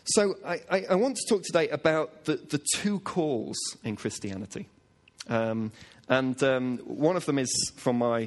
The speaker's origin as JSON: {"language": "English", "town": "Manchester", "region": "North West England", "country": "United Kingdom", "tie": "born or raised there", "said": "I was brought up in Manchester"}